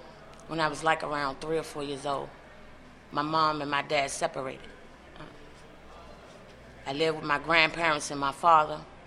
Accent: Washington, District of Columbia, United States; We moved from Northwest D.C. to Northeast D.C. And it was like a culture shock. Now, the house I lived in D.C., it was in Northwest, it was unattached.

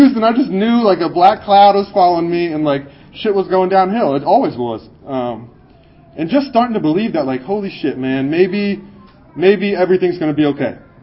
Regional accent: Pennsylvania, United States; I remember driving. I'm from Pennsylvania.

